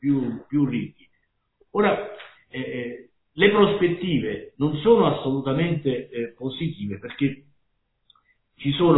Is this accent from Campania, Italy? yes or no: yes; Naples, Campania, Italy; che si sono fatti, come si dice a Napoli, dalle mie parti, che si sono fatti la casa con grandi sacrifici